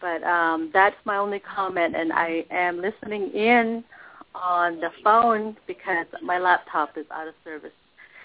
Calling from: Arizona, United States; I'm calling from Western Navajo Reservation.

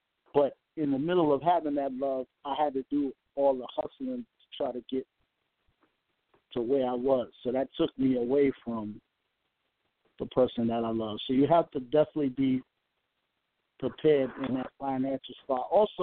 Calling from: New York, United States; I'm calling from the Bronx, New York.

